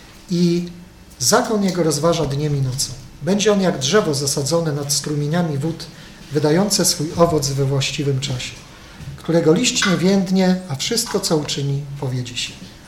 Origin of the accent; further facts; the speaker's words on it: Poznań, Greater Poland Voivodeship, Poland; jestem z Poznania. Jestem ze zboru, który mieści się przy ulicy Kręcowej.